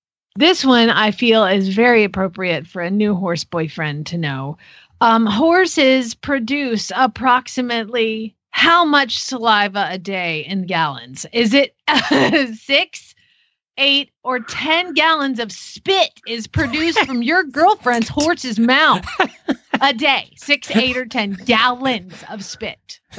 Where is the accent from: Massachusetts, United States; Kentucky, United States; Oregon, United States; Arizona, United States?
Arizona, United States; Because I am from Arizona and you selected my question, I would like you to answer.